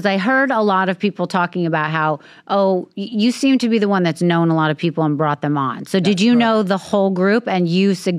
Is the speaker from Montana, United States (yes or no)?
no; New York City, New York, United States; I grew up in Manhattan, but my grandparents lived here on the island.